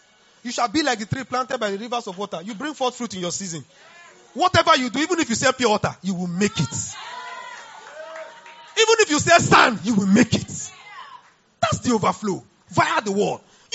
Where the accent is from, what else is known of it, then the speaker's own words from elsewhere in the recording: Niger Delta, Nigeria; I come from the Niger Delta. And I know that if I want to enjoy the rivers in the night, the ocean, I go there around 6 p.m.